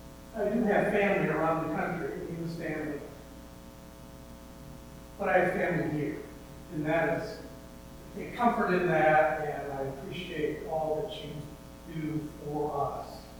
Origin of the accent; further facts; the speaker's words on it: Midwest, United States; I'm from the Midwest.